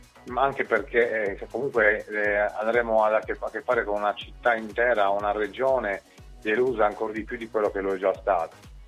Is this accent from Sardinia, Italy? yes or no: yes; Sardinia, Italy; adesso dico una squadra a caso perché mi viene comodo perché sono sardo, no?